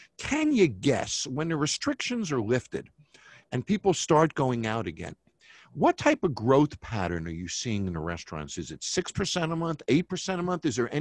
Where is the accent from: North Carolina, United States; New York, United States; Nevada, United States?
Nevada, United States; Las Vegas; when we look at destination markets like Vegas, my hometown, of course